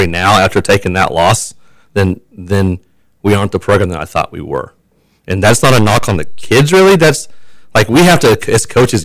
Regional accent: Parsons, Kansas, United States; I'm going to keep swinging. I'm from Parsons. I love this place. I bleed blue and gold.

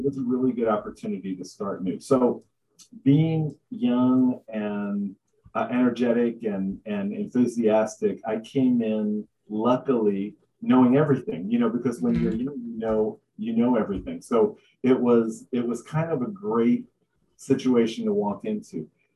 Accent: Brooklyn, New York, United States; also born or lived in Houston / San Antonio; I'm a city boy, like major city boy. I grew up in Brooklyn, New York. And so, you know, I grew up in city.

